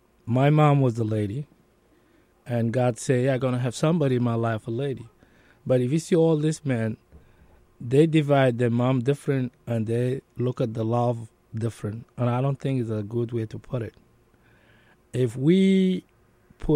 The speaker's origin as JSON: {"language": "English", "town": "Wau", "country": "South Sudan", "tie": "born or raised there", "second_language": "English", "lives_now": "United States", "said": "I start other group in WOW, my hometown."}